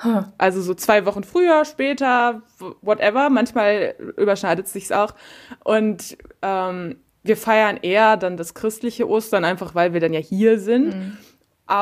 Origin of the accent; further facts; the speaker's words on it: Romania; wir kommen halt direkt aus den Vorkarpaten. Also und die Stadt, aus der wir kommen, ist direkt vor bei den Vorkarpaten. Also wir kommen erst im bergigeren Gebiet.